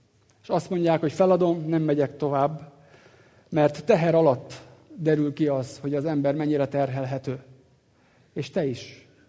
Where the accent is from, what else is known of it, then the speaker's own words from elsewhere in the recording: Szekszárd, Tolna, Hungary; moved away as an adult; Egyik kollégával együtt dolgoztunk évekig, még otthon Szekszárdon